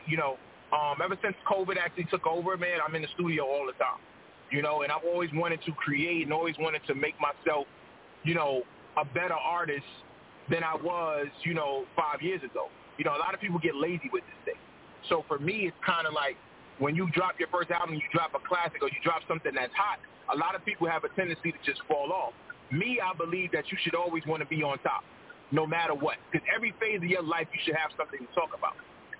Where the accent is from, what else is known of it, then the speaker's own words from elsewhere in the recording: Brooklyn, New York, United States; now in Connecticut, United States; I am from, right, currently now I live in Connecticut, but I am from Brooklyn, New York, the East New York section of Brooklyn.